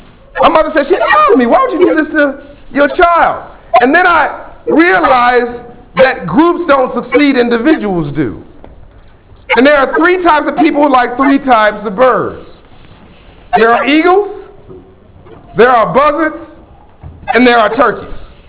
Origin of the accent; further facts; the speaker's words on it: Compton, California, United States; Oh, cool, you've heard my hometown first. I'm from Compton, California. It's right next to Watts.